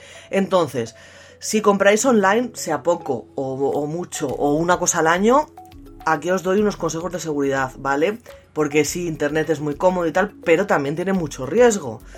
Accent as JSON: {"language": "Spanish", "country": "Spain"}